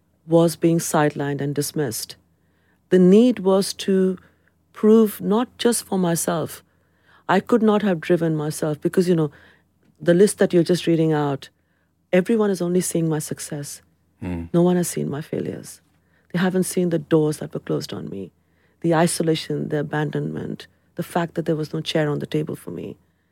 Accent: London, United Kingdom; I'm a Londoner. My identity is to the city. I belong to the city. The city belongs to me. So if it is about countries, then it is India.

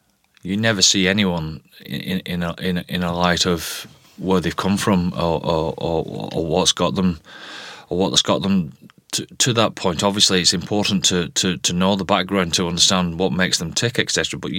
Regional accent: North West England, United Kingdom; I was brought up in Lancashire

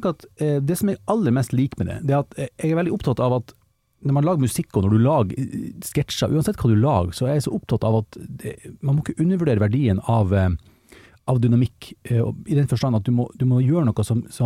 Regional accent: Mo i Rana, Nordland, Norway; Ja, nei, Gruben, utenfor Mo i Rana.

